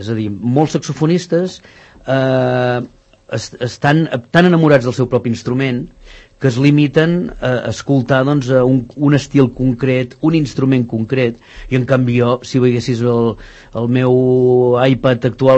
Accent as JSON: {"language": "Catalan", "town": "Manlleu", "region": "Catalonia", "country": "Spain", "said": "jo soc de Manlleu, de la Plana de Vic"}